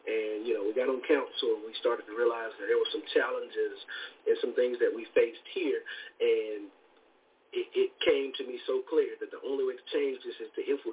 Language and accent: English; Dillon, South Carolina, United States; I am from Dillon, South Carolina.